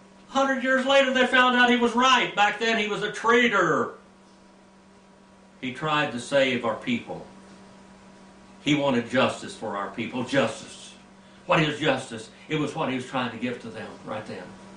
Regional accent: United States; I know if you listen to me, I talk about my heritage. I'm American Indian. I talk about my family, and we were done wrong.

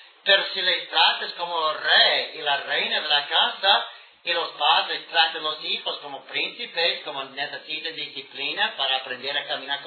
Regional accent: Antioquia, Colombia; porque en Antioquia, de donde vengo, es como 100 grados de temperatura y vine sudando

